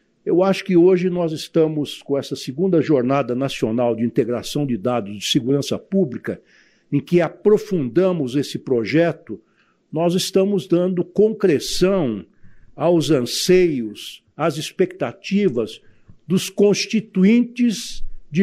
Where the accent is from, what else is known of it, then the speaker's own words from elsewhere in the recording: São Paulo, Brazil; como nós paulistas, né, doutor Sarrubo, chamamos